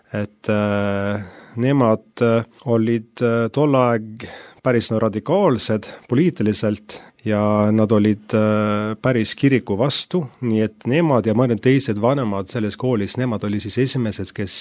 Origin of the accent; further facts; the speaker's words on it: Oslo, Norway; 1972. aastal ja kasvasin seal esimesed aastat ühes Oslo linna osas üles. Hiljem kolisime maale, nii et ma ütleks pigem, et ma olen maalt pärit.